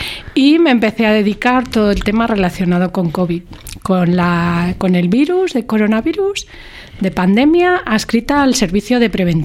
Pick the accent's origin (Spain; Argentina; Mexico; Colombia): Spain; somos los españoles unas personas tan sociables, que nos queremos reunir, que nos queremos ir de fiesta